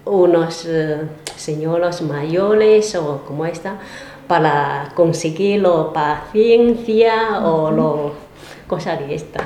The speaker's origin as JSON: {"language": "Spanish", "country": "China", "second_language": "Spanish", "moved": "yes", "lives_now": "Spain", "said": "Soy de China."}